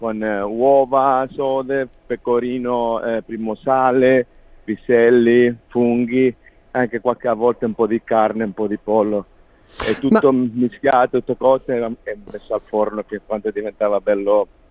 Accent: Sicily, Italy; Allora, io sono siciliano, sono in un sperdutissimo paese delle Madonie, piccolissimo villaggio in centro delle Madonie, tipo tra Palermo e Catania, insomma

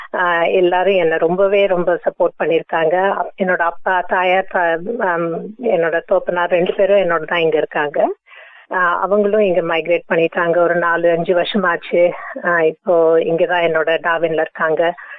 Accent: Delhi, India; also born or lived in Chennai; இந்தியால பிறந்தேன், சென்னையில. இன்ஃபேக்ட் சென்னையில பிறந்தேன். அப்போ அந்த காலத்துல மெட்ராஸ் சொல்லுவாங்க, இப்போ சென்னைன்னு மாறிட்டு. அங்க பிறந்தேன். வளர்ந்தது எல்லாம் வந்து டெல்லியில. ஸோ டெல்லியில தான் படிப்பு, ஸ்கூல் காலேஜ் எல்லாம் முடிச்சு அப்புறம் அங்கேருந்து கல்யாணம் ஆயிட்டு 1990ல நாங்கள் வந்து ஆஸ்திரேலியாவுக்கு

